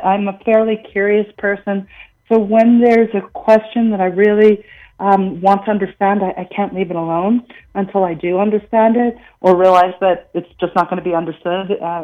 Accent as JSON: {"language": "English", "region": "New York", "country": "United States", "tie": "born or raised there", "said": "growing up in New York when I did, it's just a logical thing."}